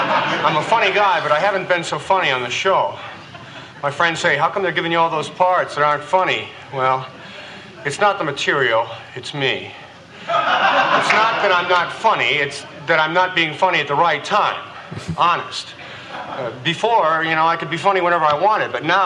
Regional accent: Wilmette, Illinois, United States; I was raised in Wilmette, Illinois, a small mining town.

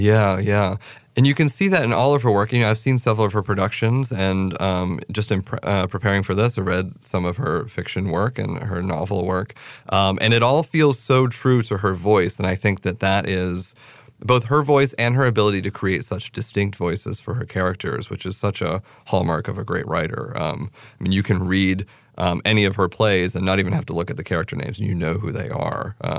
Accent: Staunton, Virginia, United States; I grew up in Stanton, Virginia. So I guess 3 hours south.

